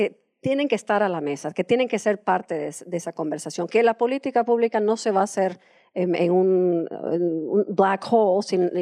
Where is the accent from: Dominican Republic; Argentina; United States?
United States; Spanish is a second language; Yo soy gringa, perdón, American.